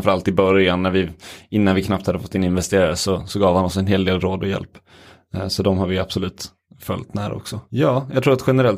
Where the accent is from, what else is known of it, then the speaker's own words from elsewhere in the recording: Helsingborg, Skåne, Sweden; det var ju då hemma i Helsingborg där vi gick i gymnasiet